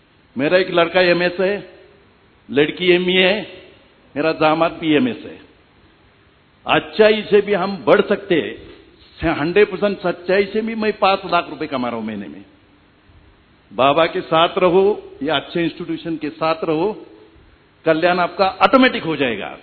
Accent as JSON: {"language": "Hindi", "region": "Maharashtra", "country": "India", "said": "मैं महाराष्ट्र से बिलोंग करता हूँ। हेलो, मैं महाराष्ट्र से बिलोंग करता हूँ। मेरा उम्र अभी 71 है।"}